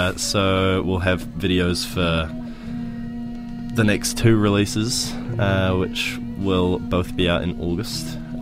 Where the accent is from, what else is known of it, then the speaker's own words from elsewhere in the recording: Dunedin, Otago, New Zealand; we grew up in Dunedin, we're surrounded by the most pristine nature that you could possibly see